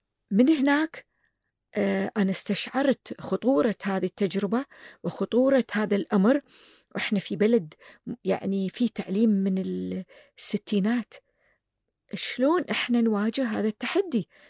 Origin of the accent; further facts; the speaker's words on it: Kuwait; طريقة التقييم هذه ما كانت موجودة عندنا في الكويت